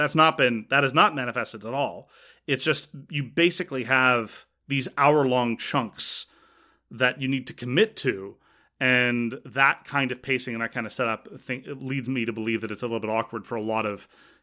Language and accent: English; Canada; independent of the fact that I'm Canadian.